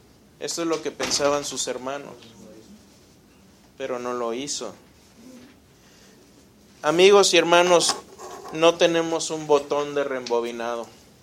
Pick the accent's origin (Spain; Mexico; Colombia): Mexico; Yo me acuerdo cuando fueron los temblores en México en el 85, yo nunca vi tanta solidaridad en mi país.